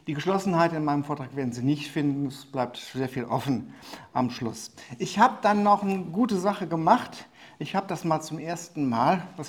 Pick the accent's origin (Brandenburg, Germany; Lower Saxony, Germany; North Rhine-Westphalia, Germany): North Rhine-Westphalia, Germany; Cologne; Ich bin zwar nicht in Köln geboren, aber aufgewachsen.